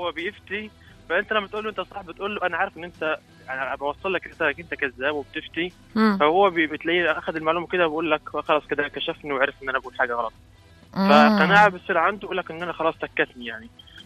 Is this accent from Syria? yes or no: no; Palestine; لا انا فلسطيني